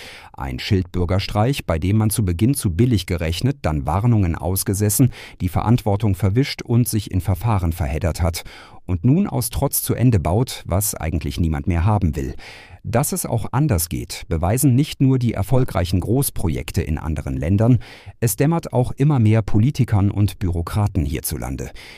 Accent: Stuttgart, Baden-Württemberg, Germany; born there; moved away; Als gebürtiger Stuttgarter habe ich meine Heimatstadt schon vor vielen Jahren verlassen und bedauere es nicht.

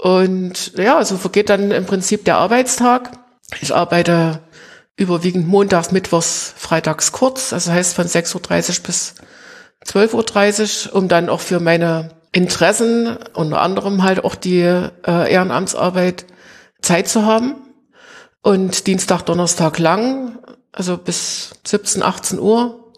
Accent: Greiz, Thuringia, Germany; born there; Ich bin gebürtig in Greiz. Es gehört auch zum Vogtland.

